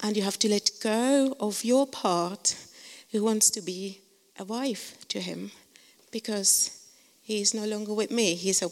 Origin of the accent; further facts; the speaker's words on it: Switzerland; I grew up in Switzerland, and in my family, it was really important that we did well in education.